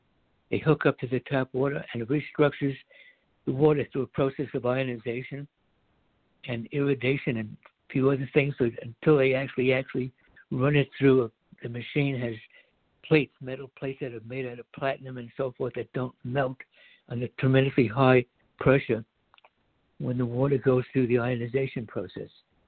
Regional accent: United States; Like when I was a kid growing up in America, you hardly ever heard about someone, some relative or friend getting cancer.

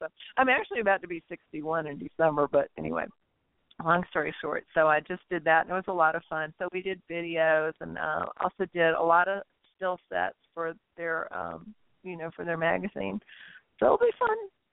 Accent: New Orleans, Louisiana, United States; accent: Southern; moved away; So every now and again, my accent still pops out, but I grew up in New Orleans, actually. But I've been out here for like 20 years

